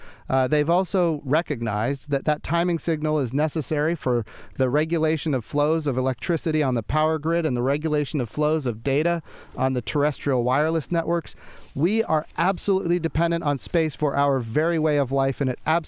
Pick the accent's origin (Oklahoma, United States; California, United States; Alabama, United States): Oklahoma, United States; Think about my home state of Oklahoma. A lot of rural folks there